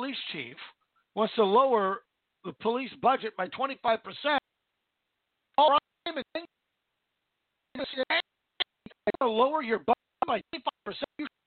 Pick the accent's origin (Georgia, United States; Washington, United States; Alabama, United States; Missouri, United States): Washington, United States; I grew up in Washington State, right across the river from Portland, Oregon.